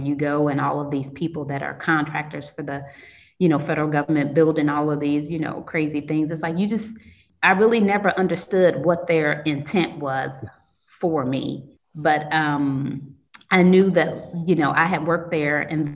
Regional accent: Gary, Indiana, United States; So I grew up in Gary and, you know, a single parent mom.

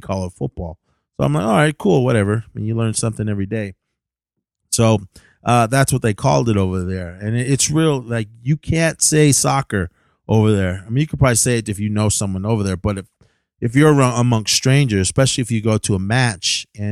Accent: Oakland, California, United States; Because for myself, growing up in Oakland, man, I had like a handful of buddies that I knew that were down for me

